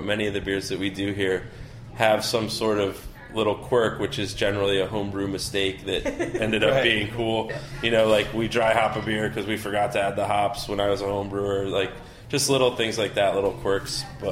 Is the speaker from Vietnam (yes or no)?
no; Newtown, Connecticut, United States; I'm actually from Newtown, Connecticut, okay.